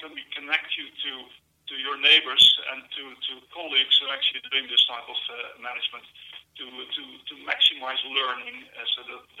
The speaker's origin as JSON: {"language": "English", "region": "Texas", "country": "United States", "accent": "West Texas", "said": "That will probably also not work very well with my West Texas accent"}